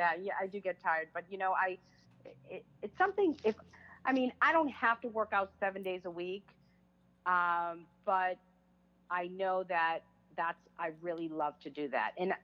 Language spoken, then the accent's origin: English; Boston, Massachusetts, United States; love, love coming home to Boston. And I love speaking in Boston, partially because everyone understands my accent.